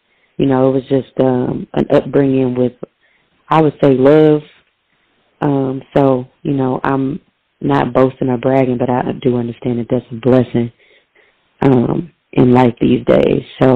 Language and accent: English; St. Louis, Missouri, United States; So essentially, I grew up in St. Louis, Missouri.